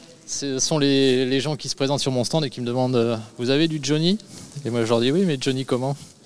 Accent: Tarbes, Occitanie, France; Moi, je viens de Tarbes.

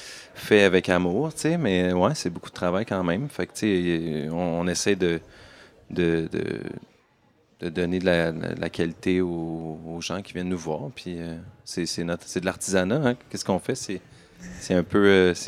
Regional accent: Saint-Hyacinthe, Quebec, Canada; Moi, Saint-Hyacinthe, c'est un peu comme ici, là. Mettons, on est 50 000, fait chaud, puis les restaurants sont comme moyens.

